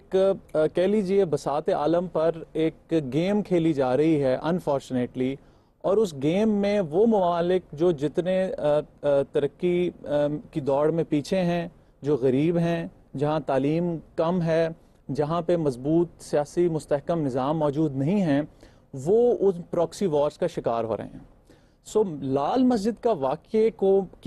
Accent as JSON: {"language": "Urdu", "country": "Pakistan", "tie": "born or raised there", "said": "جس پاکستان کو میں جانتا ہوں اور جس پاکستان میں پل بڑھ کے میں بڑا ہوا ہوں"}